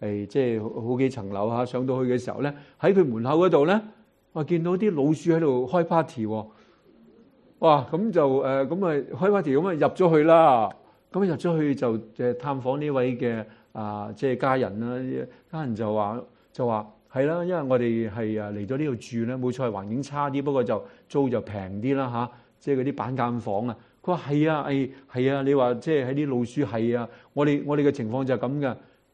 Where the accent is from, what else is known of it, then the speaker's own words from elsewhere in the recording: China; 我哋中国人话朱门酒肉臭，就路有冻死骨，系咪？